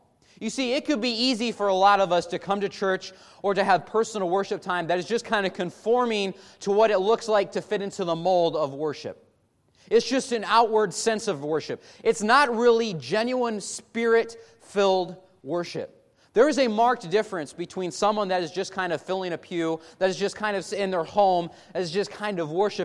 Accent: Midwest, United States; I grew up in the Midwest, which, as I've come to know from out here, is actually the East. I grew up in the North section of the country, where it is very actually similar to out here, the style of worship.

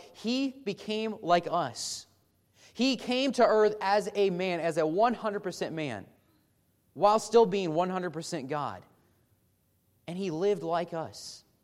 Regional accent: Midwest, United States; I grew up in the Midwest, which, as I've come to know from out here, is actually the East. I grew up in the North section of the country, where it is very actually similar to out here, the style of worship.

